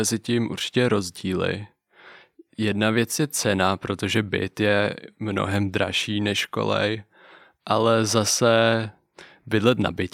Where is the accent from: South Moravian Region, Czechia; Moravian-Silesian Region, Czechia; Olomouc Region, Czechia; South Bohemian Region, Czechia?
South Bohemian Region, Czechia; Jindřichův Hradec; Nejsem z Prahy, jsem z Jindřichova Hradce.